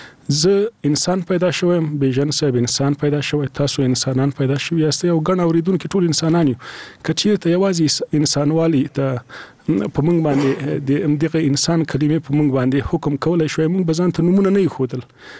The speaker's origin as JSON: {"language": "Pashto", "country": "Afghanistan", "said": "زه په لویه کې د افغانستان اوسیدونکی یم او زه افغان یم"}